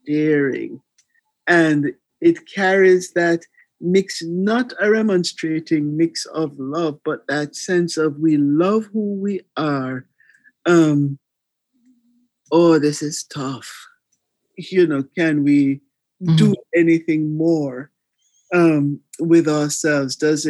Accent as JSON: {"language": "English", "country": "Jamaica", "said": "and I'm from Jamaica."}